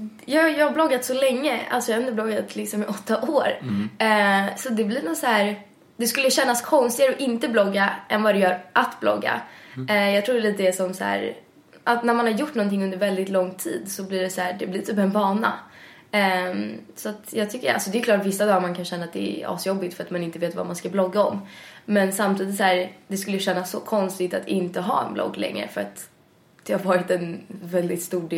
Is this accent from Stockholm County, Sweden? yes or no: yes; Stockholm, Stockholm County, Sweden; nej, men jag är uppväxt i Midsommarkransen fram tills jag var typ 8. Och så flyttade vi till Årstadal som ligger vid Liljeholmen.